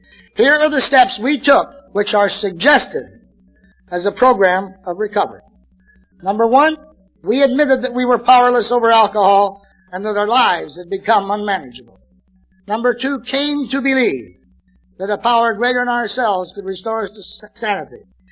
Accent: California, United States; Well, we're in California. I'm a Californian. I found my sobriety in California.

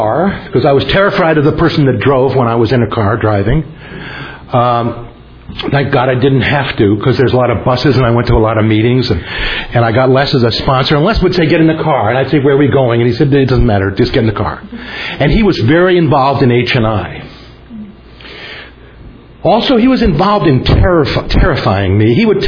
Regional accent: Ohio, United States; I'm from Northeast. I lived in Northeast Ohio much of my life.

